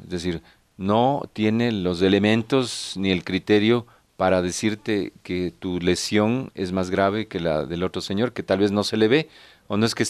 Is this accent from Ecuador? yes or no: yes; Ecuador; porque si somos ecuatorianos, pues tenemos que ser también autocríticos